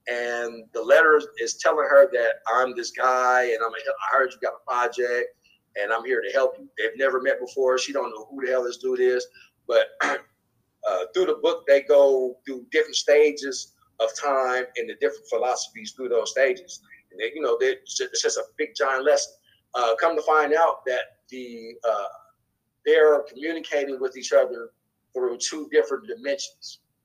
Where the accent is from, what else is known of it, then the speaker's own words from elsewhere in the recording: Oakland, California, United States; He was like, he's like, where you from? I told him I was from Oakland.